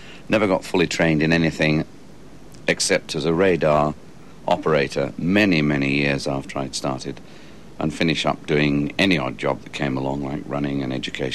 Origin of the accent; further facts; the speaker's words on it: Barrow-in-Furness, North West England, United Kingdom; I grew up in Barrow-in-Furness, up in the northwest of England, on the shores of the Irish Sea, within sight of the Isle of Man and the mountains of the Lake District.